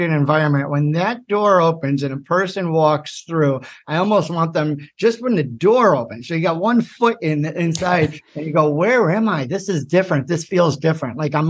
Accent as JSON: {"language": "English", "region": "Ohio", "country": "United States", "moved": "as an adult", "lives_now": "New York, United States", "said": "moved to New York to accept that position. I'm from Ohio"}